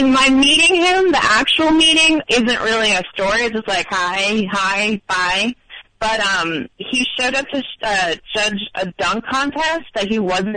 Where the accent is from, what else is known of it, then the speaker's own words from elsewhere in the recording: New York, United States; also born or lived in Portland; Yeah, I'm from New York, but I lived there.